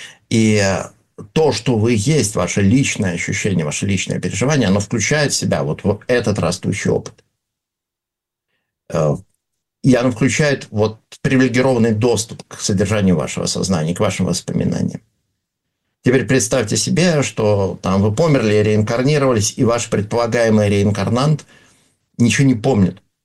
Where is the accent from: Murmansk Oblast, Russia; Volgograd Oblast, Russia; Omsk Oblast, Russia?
Murmansk Oblast, Russia; Severomorsk; Потому что я вырос в Североморске, там зимой северное сияние.